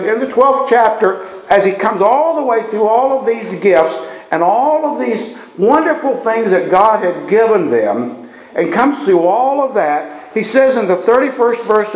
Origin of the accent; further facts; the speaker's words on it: West Virginia, United States; We come from West Virginia where that the airport, I remember as a kid when they were building the airport, they literally took the top off of a mountain